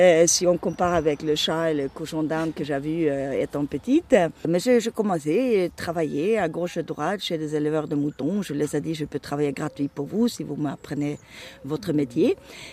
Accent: Sweden; je viens de la Suède.

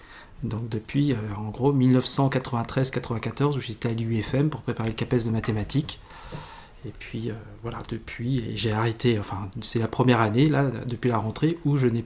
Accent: Nouvelle-Aquitaine, France; je ne suis pas du tout originaire de la région, ni du département. Je viens des Deux-Sèvres, où j'étais dans un petit village où mes parents étaient tous les deux enseignants.

